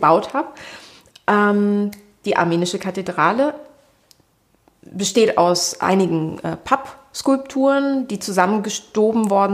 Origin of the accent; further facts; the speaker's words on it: Berlin, Germany; also born or lived in Sofia; Ich bin in Berlin aufgewachsen und bin in Sofia geboren und habe armenische Wurzeln.